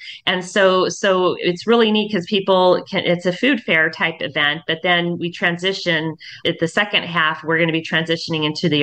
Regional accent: West Coast, United States; I'm from the West Coast and I never even heard of that rule until my roommate, I went to UNLV for hospitality, when my roommate, who was from Ohio, told me that.

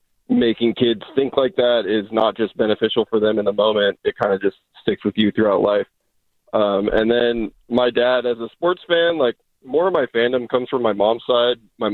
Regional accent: New Hampshire, United States; I grew up in New Hampshire, so I was living in California at the time.

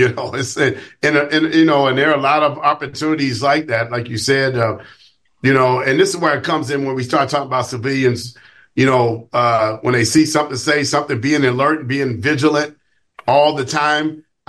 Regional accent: Chicago, Illinois, United States; times that we live in, especially in the city of Chicago. Every city's not like that. I get it. But my hometown is like that.

